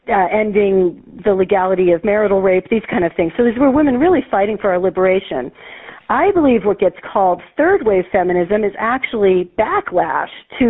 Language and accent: English; Albuquerque, New Mexico, United States; because the MANA conference is in my hometown this year in Albuquerque